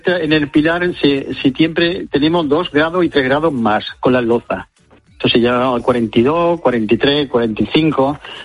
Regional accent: Andalusia, Spain; Soy andaluz también. Entonces muchas veces llegamos a Sevilla y tenemos 50 grados.

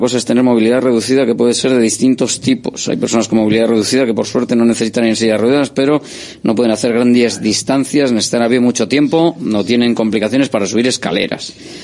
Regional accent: Basque Country, Spain; nosotros somos de Guipúzcoa

